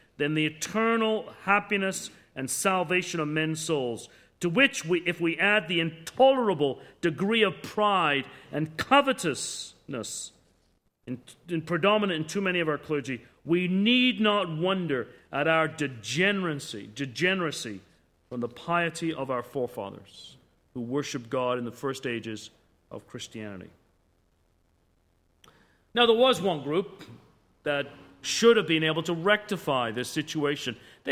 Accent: England, United Kingdom; moved away; I grew up in England and frequently go back

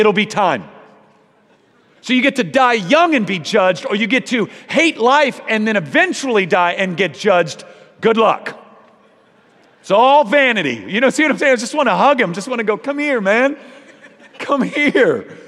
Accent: Dallas, Texas, United States; I'm from Dallas, home of the largest cult in America.

